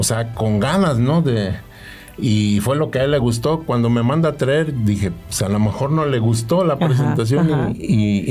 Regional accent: Jojutla, Morelos, Mexico; yo soy originario de aquí, de Jojutla, Morelos, y de muy cerquita de acá, de la colonia Centro, la Plazuela del Zacate.

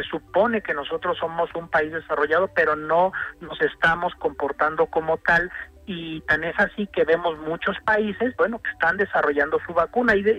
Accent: Mexico; Estamos también acostumbrados como mexicanos a que nos vienen a organizar

